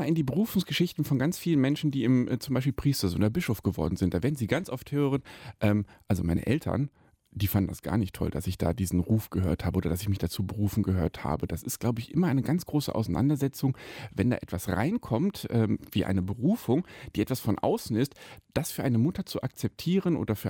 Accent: Kempen, North Rhine-Westphalia, Germany; Wenn Sie mal in meine Heimatstadt kommen, nach Kempen am Niederrhein, kann man ja mal am Wochenende hinfahren

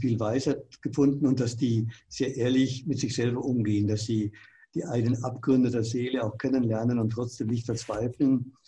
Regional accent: Munich, Bavaria, Germany; accent: Upper Bavarian; Ich bin in München groß geworden, da spricht man Oberbayerisch.

